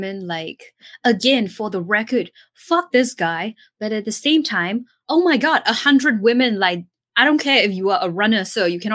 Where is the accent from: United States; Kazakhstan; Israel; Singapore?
Singapore; Like, as a person with a lot of baggage and like as a Singaporean that constantly goes to Bangkok.